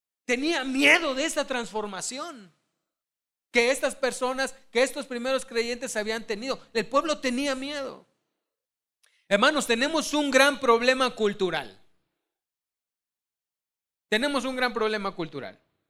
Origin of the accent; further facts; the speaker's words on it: Mexico; Olvídense que soy mexicano, yo mismo ahorita me vuelvo a decir que soy mexicano.